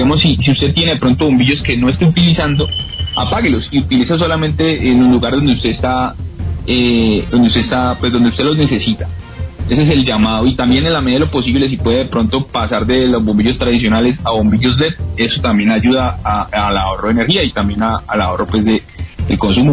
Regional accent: Colombia; Mi abuelo como que vino de otro lado. Pero yo soy de acá, de Colombia.

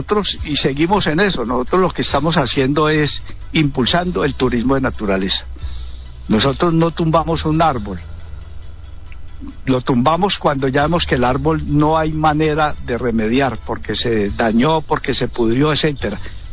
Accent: Andinápolis, Valle del Cauca, Colombia; yo soy de Trujillo, yo soy de un corregimiento del municipio de Trujillo, que es Andinápolis

